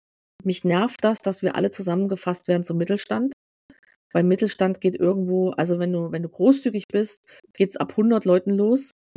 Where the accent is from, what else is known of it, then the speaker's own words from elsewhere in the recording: East Germany, Germany; die wir noch viel zu wenig nutzen als Ostdeutsche.